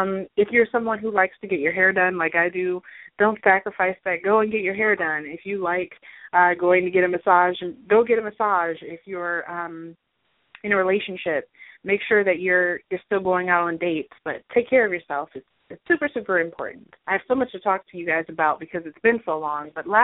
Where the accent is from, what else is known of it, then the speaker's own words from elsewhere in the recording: Detroit, Michigan, United States; because as you know, this is my hometown